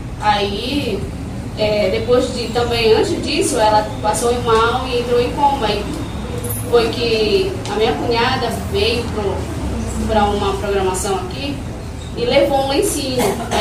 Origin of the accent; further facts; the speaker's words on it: Belém, Pará, Brazil; sou de Belém do Pará